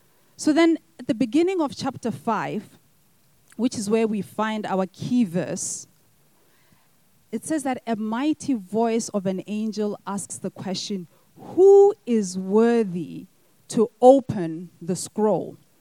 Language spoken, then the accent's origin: English; Botswana; a movie that was made in my home country of Botswana.